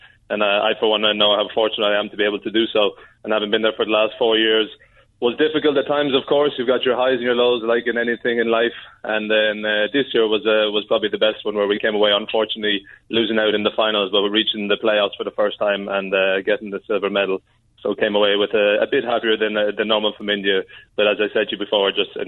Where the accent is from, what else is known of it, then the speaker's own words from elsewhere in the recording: Cork, Munster, Ireland; accent: Cork; moved away; I've already been over here 7 years, and I think each time I return back to Ireland, I get a bit of a a bit of a ripping over the accent that I've lost, my Cork accent